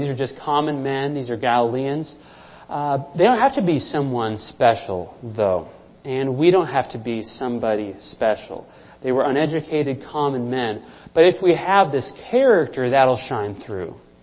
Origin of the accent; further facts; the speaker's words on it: Minnesota, United States; I know growing up in Minnesota that, you know, we looked down on Wisconsin people.